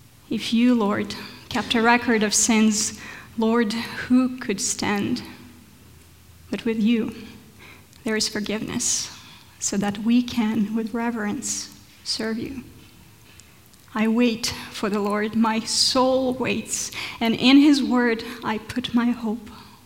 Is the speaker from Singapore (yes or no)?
no; Russia; English is a second language; I do come from Russia. I grew up in Russia.